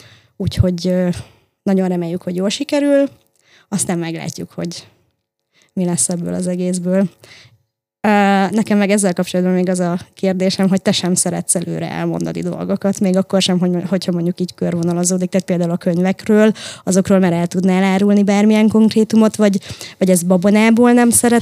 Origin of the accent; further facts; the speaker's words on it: Nógrád, Hungary; én Nógrád megyéből származom egyébként